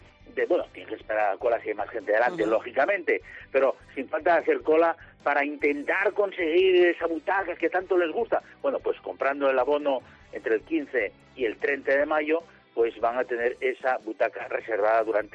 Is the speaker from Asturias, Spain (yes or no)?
yes; Asturias, Spain; que es la mejor manera de saber cómo somos los asturianos.